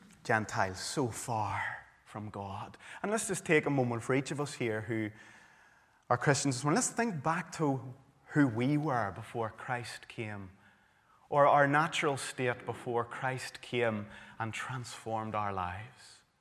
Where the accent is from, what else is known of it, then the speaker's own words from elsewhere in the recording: Northern Ireland, United Kingdom; born there; I have a birth certificate that says that I was born in South Tyrone Hospital in Northern Ireland. And because I'm born in Northern Ireland, like many of you here, I'm entitled to both British and Irish citizenship.